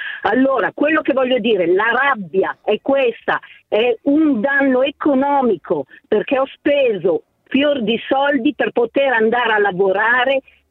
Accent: Cremona, Lombardy, Italy; io sono una pendolare su Milano, proprio nella tratta, perché sono di Cremona, nella tratta Codogno, Lodi

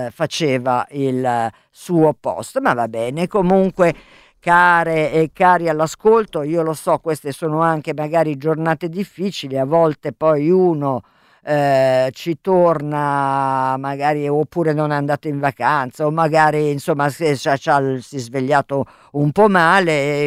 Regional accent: Campania, Italy; first language Neapolitan; ho tentato goffamente di imitare il siciliano che non è la mia lingua madre come il napoletano, mettiamolo così, quindi mi viene sicuramente meno bene.

